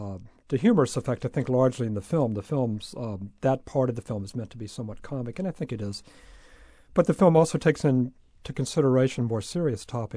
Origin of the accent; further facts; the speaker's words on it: North Carolina, United States; a sort of belated love letter to my home state.